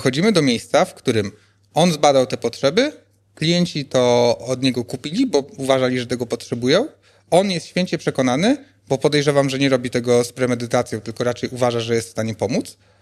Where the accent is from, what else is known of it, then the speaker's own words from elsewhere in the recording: Rzeszów, Subcarpathian Voivodeship, Poland; ja jestem z Rzeszowa, mamy Dolinę Lotniczą